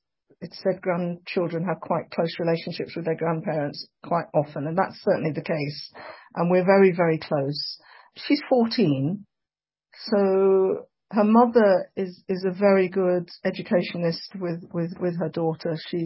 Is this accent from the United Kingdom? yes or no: yes; England, United Kingdom; English, you know, I'm born and brought up in England